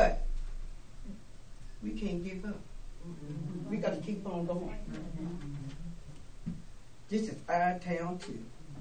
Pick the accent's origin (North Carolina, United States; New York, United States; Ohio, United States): New York, United States; Fallsburg; Fallsburg is my home, my hometown.